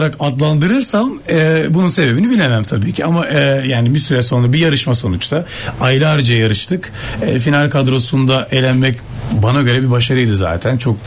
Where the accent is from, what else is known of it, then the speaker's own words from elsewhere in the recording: Rotterdam, South Holland, Netherlands; also born or lived in Istanbul, Turkey; Tabii orada doğdum büyüdüm. Sonra bir 8 yıl İstanbul'da yaşadım. Böyle 18-19 yaşına falan geldim.